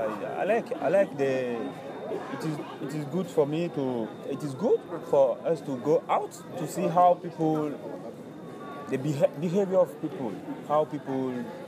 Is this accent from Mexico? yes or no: no; Benin; now in Brazil; I'm from Benin.